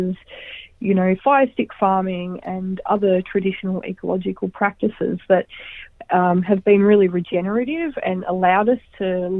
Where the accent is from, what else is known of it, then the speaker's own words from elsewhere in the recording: New South Wales, Australia; Well, I grew up in the Tweed, and I've never known any other, you know, community to call my own. I don't have a Bundjalung bloodline.